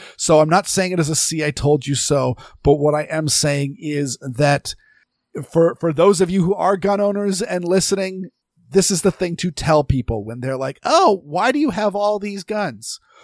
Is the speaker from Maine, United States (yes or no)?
yes; Maine, United States; I grew up in Maine. I'm not a Maine driver anymore. I'm a Massachusetts driver.